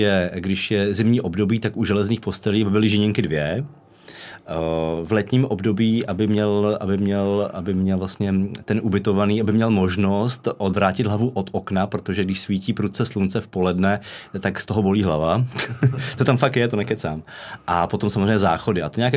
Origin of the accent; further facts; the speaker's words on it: Aš, Karlovy Vary Region, Czechia; pocházím z Aše, jo? Což je jakoby taky dost hustá jako aglomerace, takový sídelní útvar, dost poškozený jak bolševismem, tak potom raným kapitalismem.